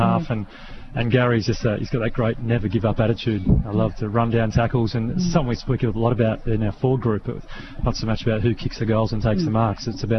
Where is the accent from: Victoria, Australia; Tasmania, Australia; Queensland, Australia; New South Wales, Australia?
New South Wales, Australia; Albury; Going off to uni, growing up in Albury, watch my dad play footy and sort of coming from a real football culture